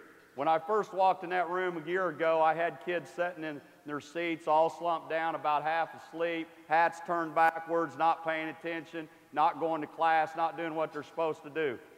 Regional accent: Kansas, United States; now in Minnesota, United States; I grew up in Kansas. It was always Kansas and K-State, Iowa and Iowa State.

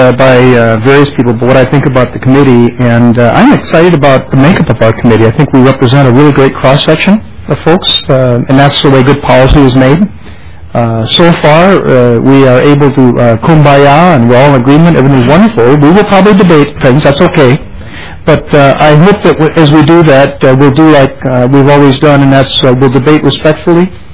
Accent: Rochester, Minnesota, United States; from Rochester, with just a little bitty healthcare effort in Rochester that has about 30,000 people a day coming into our community.

